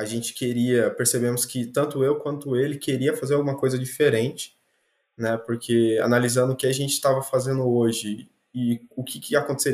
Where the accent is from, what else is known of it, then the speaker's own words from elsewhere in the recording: Londrina, Paraná, Brazil; Eu sou de Londrina também, né?